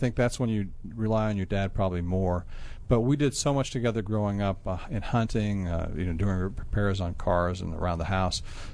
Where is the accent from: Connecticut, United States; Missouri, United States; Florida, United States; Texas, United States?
Connecticut, United States; Groton; born there; Well, I was born in New England, in Groton, Connecticut.